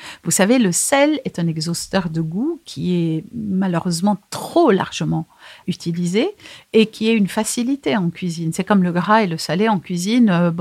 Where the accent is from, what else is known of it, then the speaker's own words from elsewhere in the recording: Aleppo, Aleppo Governorate, Syria; born there; moi je suis née à Alep